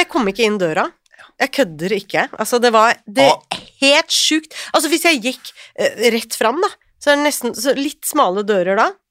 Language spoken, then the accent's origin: Norwegian; Rælingen, Akershus, Norway; Og siden jeg kom fra Rælingen, og mamma kunne kjøre meg inn, men ikke i rushen for å rekke akkurat tidlig om morgenen